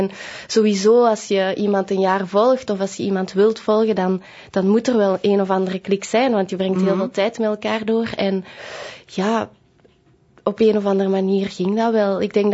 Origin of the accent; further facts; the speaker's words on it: Antwerp, Belgium; ik kom niet van Antwerpen, ik kom eigenlijk van de Kempen.